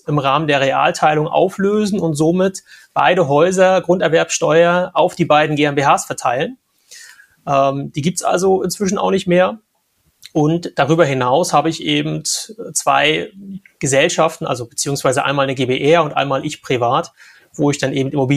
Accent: Northern Germany, Germany; accent: Northern German; Wenn ich jetzt mit meinem norddeutschen Dialekt in Bayern aufschlage, habe ich, glaube ich, schon mal die Tür schon wieder ganz anders auf, als wenn ich das hier im Norden mache.

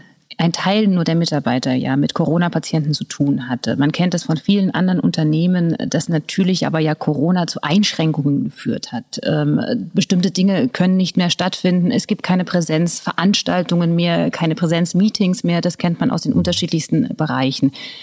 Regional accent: Thuringia, Germany; moved away; Und komme ich ja aus Thüringen

